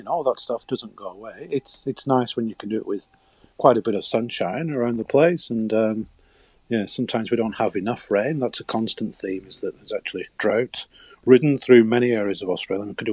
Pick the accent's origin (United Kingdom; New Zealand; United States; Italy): United Kingdom; Oswaldtwistle, North West England; Oswaldwistle, sorry.